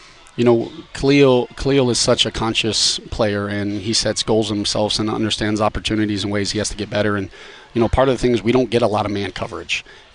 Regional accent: Florida, United States

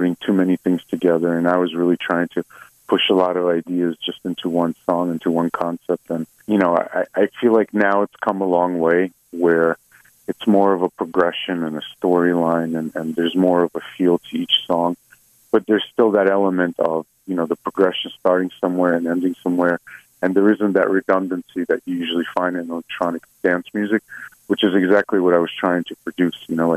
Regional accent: Saint Petersburg, Russia; now in United States; I myself am originally from St. Petersburg, Russia, but I spent most of my life here in the States.

